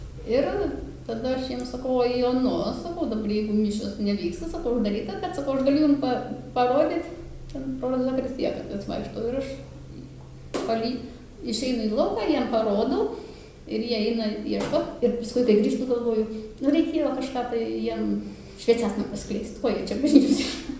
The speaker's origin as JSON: {"language": "Lithuanian", "country": "United States", "second_language": "Lithuanian", "lives_now": "Lithuania", "said": "aš sakau, manau, kad nevietinė, iš kažkur atvykau, taip, sakau, aš iš Amerikos."}